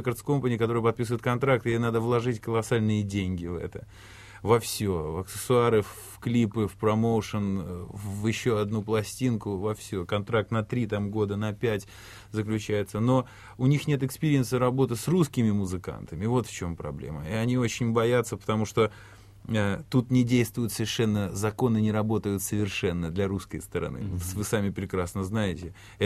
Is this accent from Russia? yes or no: yes; Saint Petersburg, Russia; moved away as an adult; now in Frankfurt am Main, Germany; Но вообще-то мы из России, из города Санкт-Петербурга. А в Германии мы находимся уже 3 года